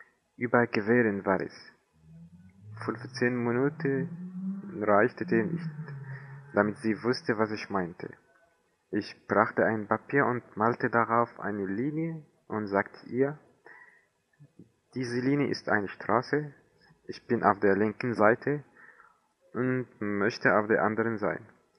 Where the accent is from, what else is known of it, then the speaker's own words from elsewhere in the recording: Cairo, Cairo Governorate, Egypt; German is a second language; Ich komme aus Kairo, Ägypten. Im Jahr 1992 bin ich geboren.